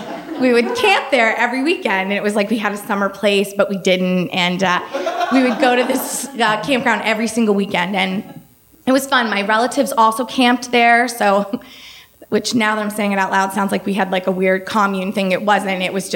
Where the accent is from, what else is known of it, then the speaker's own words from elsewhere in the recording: Maine, United States; And my family, growing up in Maine, we camped in the summer.